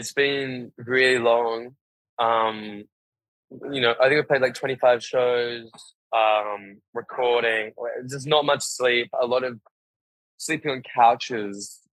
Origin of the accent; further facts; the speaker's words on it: London, United Kingdom; now in Australia; I grew up in London, so we've been like staying a lot of like my old family friends' couches and stuff.